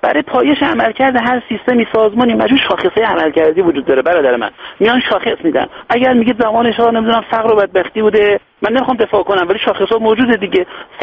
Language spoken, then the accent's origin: Persian; Iran; بنده امروز به عنوان یک ایرانی که مهندس صنایع هستم، دانشجو رشته حقوق هم هستم